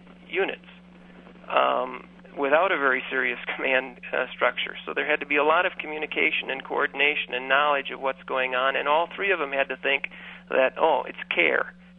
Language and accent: English; United States; Being an American, I think I was born into a place of privilege.